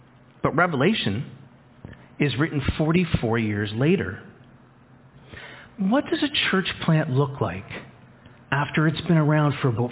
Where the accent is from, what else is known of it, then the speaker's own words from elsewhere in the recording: Toronto, Ontario, Canada; all of a sudden you see in Toronto all the high-rise buildings. I'm from Scarborough. That's like, I'm home, right?